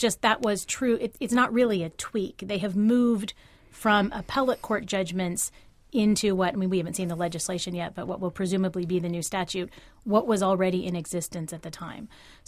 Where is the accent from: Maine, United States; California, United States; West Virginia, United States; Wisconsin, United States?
California, United States; Well, so it's interesting to me as a Californian to hear